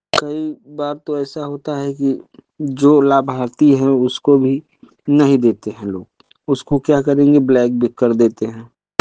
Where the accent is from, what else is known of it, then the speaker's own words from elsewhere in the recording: Mirzapur, Uttar Pradesh, India; Mirzapur city block का रहने वाला हूँ।